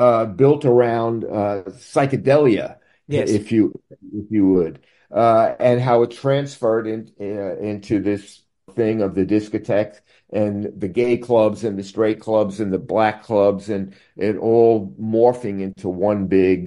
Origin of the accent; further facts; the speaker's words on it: Brooklyn, New York, United States; we had very similar roots of us growing up in Brooklyn and her growing up in Boston.